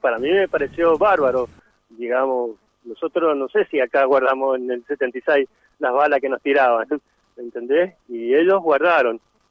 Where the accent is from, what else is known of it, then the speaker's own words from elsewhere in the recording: Argentina; yo soy argentino, pero trabajo mucho con la comunidad boliviana